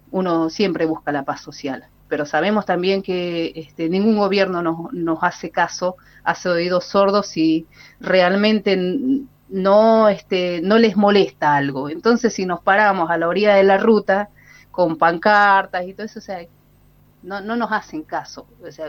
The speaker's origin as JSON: {"language": "Spanish", "region": "Jujuy", "country": "Argentina", "said": "no es solamente en Jujuy. Esto, somos parte de Argentina"}